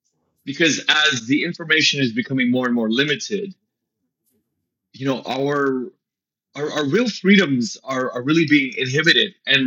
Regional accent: United States; It's this stuff is starting to weigh down on me as an American.

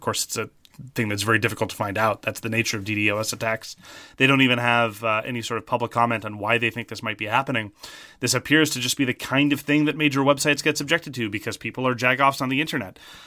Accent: Canada; Speaking as a Canadian, they don't have customs-friendly shipping.

